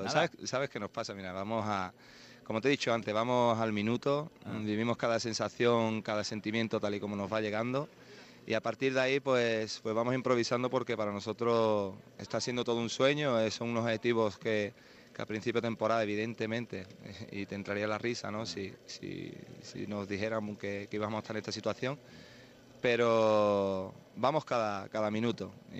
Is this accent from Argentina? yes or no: no; Chiclana de la Frontera, Andalusia, Spain; Soy de Chiclana.